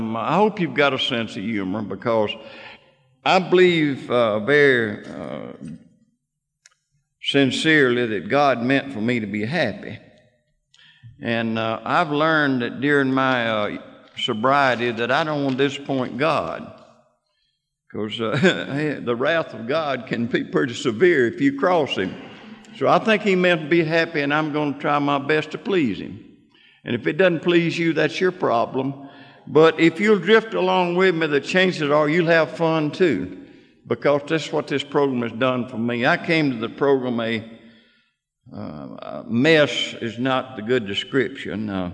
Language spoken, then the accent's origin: English; Mississippi, United States; I was born out in Calhoun County in the hills of Mississippi in March the 22nd, 1927.